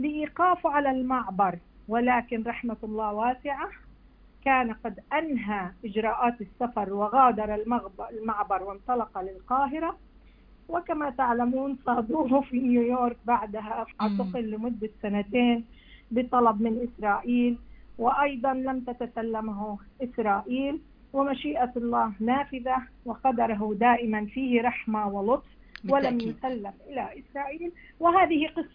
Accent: Palestine; now in United States; إحنا يعني فلسطيني من أمريكا قادم سائح ويأخذ الأولاد يعرفهم على بلدهم

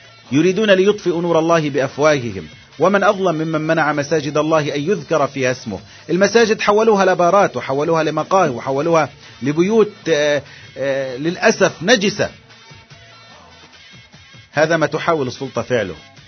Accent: Palestine; والله أنا فلسطيني وأفتخر، أنا فلسطيني وراسي مرفوع في السماء

